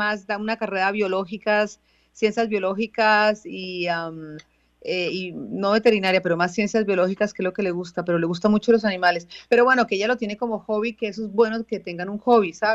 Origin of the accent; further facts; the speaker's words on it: Colombia; moved away; es mi gente, es mi patria, y aunque yo ya me fui hace muchos años, pues sigo siendo súper colombiana.